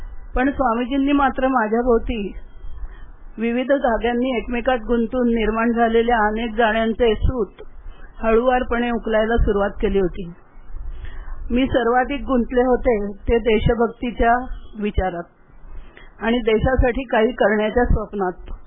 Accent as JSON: {"language": "Marathi", "town": "Dhom", "region": "Maharashtra", "country": "India", "said": "दक्षिण काशी वाईजवळील धोमचे, धोम्य ऋषींनी वसवलं म्हणून ते धोम असं म्हणतात। … पण त्यांना पेशवाईत देशमुखी मिळाली म्हणून"}